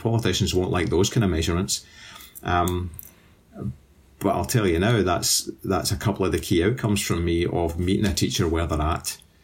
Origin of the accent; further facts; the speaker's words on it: Scotland, United Kingdom; I, as a Scot, as a proud Scot